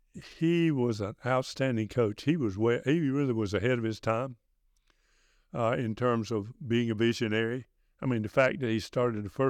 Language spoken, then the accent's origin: English; North Carolina, United States; as a kid growing up in Johnston County on a farm, we hadn't traveled anywhere hardly at all.